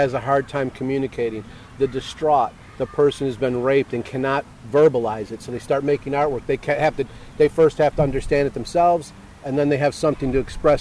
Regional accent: Chicago, Illinois, United States; the street art, when I grew up in Chicago, it was a communication.

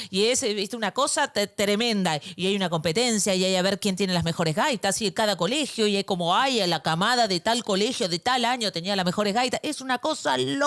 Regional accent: Argentina; Yo, que soy argentina

